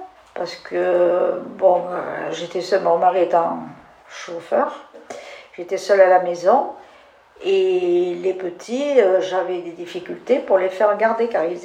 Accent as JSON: {"language": "French", "town": "Gigondas", "region": "Provence-Alpes-Côte d'Azur", "country": "France", "tie": "born or raised there", "also_born_or_lived": "Vaison-la-Romaine", "said": "Je suis née en 1940, à Vaison-la-Romaine. Toute mon enfance s'est passée dans le village de Gigonda, où je suis allée à l'école jusqu'au certificat d'études que j'ai passé à 13 ans et demi"}